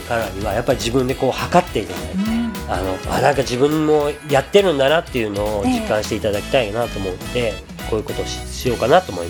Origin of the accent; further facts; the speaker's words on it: Hatsukaichi, Hiroshima, Japan; もっとその廿日市でね商売するっていうことをね、自分の地元なんでね